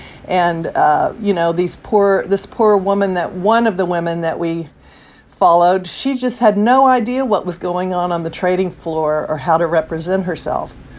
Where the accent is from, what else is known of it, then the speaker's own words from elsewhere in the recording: Lubbock, Texas, United States; I'm from Lubbock, Texas